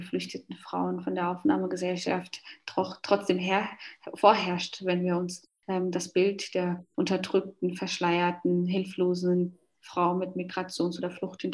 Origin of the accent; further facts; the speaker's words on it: Somalia; Und in Somalia, letztes Jahr, glaube ich noch, war das Land am Horn Afrika, was ja auch mein Heimatland ist, ein bisschen verschont geblieben.